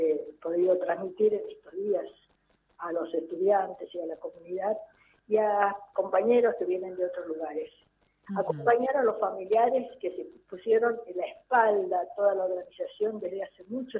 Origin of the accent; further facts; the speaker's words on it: Tucumán, Argentina; Gastón Curtade, otro abogado de mi pueblo tucumano, que fue secuestrado y sigue siendo desaparecido.